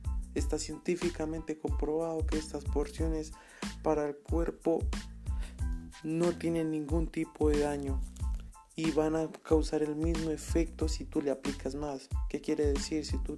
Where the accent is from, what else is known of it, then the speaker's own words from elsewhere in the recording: Colombia; es algo más aquí en mi país, como lo es Colombia, su país naciente